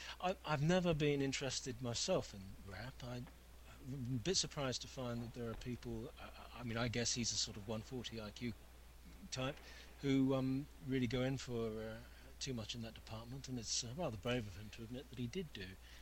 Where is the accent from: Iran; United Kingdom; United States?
United Kingdom; England; But there again, I'm English.